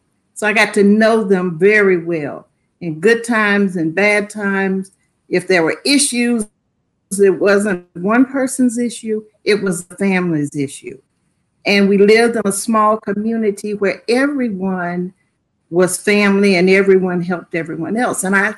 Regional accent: Lewisburg, United States; So growing up in Lewisburg, it's a small town.

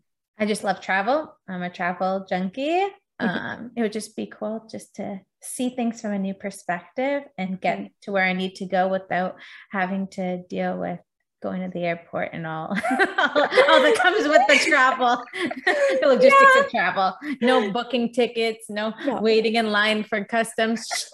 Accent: Canada; He's from Toronto, like I am from Canada.

